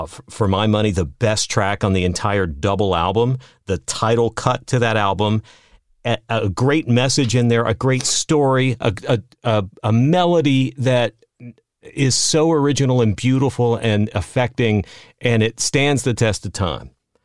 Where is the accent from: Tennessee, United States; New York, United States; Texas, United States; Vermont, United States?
Texas, United States; Now, I grew up in Texas, and there is such a thing as the Texas horned frog